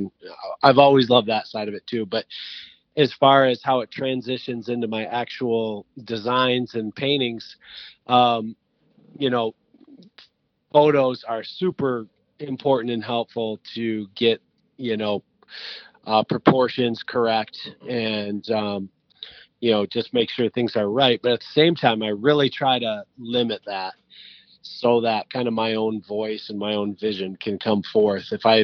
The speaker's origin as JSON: {"language": "English", "region": "Michigan", "country": "United States", "tie": "born or raised there", "said": "We grew up on Millhouse Bayou, a little bayou that feeds into the Grand River, which is Michigan's biggest river."}